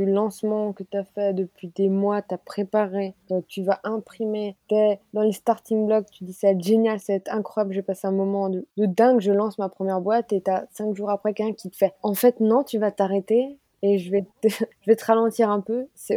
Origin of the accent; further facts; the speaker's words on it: Grand Est, France; Moi, je suis alsacienne, mais je ne sais pas parler alsacien